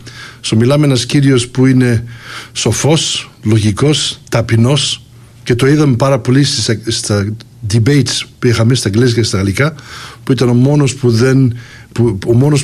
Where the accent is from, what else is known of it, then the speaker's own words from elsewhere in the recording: Canada; also born or lived in Greece; Γεννήθηκα στην Ελλάδα το 1968. Το 1969 η οικογένεια μου ήρθαμε στον Καναδά. Είμαι σπουδασμένος εδώ στον Καναδά. Έχω τελειώσει το Πανεπιστήμιο Concordia University με Bachelor of Commerce, με ένα minor που λέμε International Business.